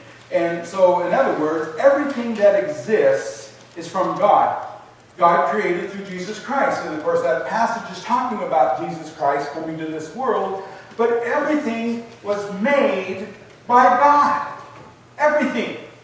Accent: Oregon, United States; I grew up in the Willamette Valley. Willamette Valley has water.

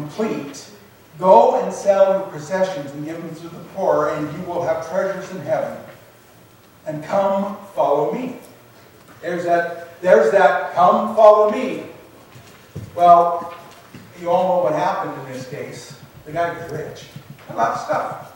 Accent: Oregon, United States; I grew up in Western Oregon, in the Willamette Valley, where fishing is great, and you're 45 minutes from the ocean

